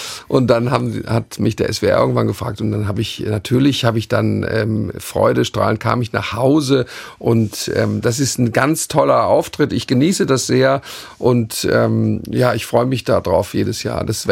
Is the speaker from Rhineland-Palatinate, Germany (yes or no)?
yes; Mainz, Rhineland-Palatinate, Germany; born there; Und ich bin Mainzer, ich bin in Mainz geboren